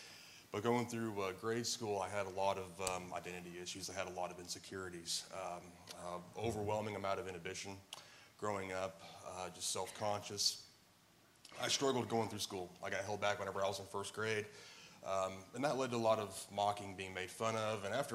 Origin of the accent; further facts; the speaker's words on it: Missouri, United States; I'm 39 years old. I grew up in Southwest Missouri, probably the furthest away in the program.